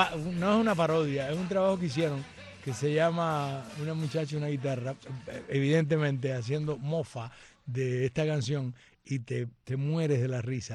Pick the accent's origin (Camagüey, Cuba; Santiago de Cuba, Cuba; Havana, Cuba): Camagüey, Cuba; yo soy del llano, yo soy de Camagüey, Camagüey es llano, yo soy un gusano del llano.